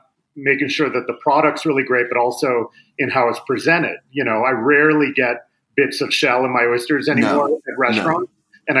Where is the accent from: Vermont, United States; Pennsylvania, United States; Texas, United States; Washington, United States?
Washington, United States; Seattle; I grew up in Seattle where they were quite prevalent.